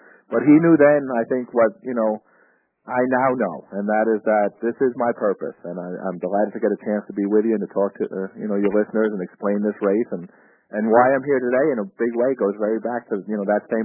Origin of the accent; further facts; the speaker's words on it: New York, United States; You know, growing up on Long Island, having been taken, you know, as a kid to Valley Forge and, you know, walking at Lexington and Concord and remembering these things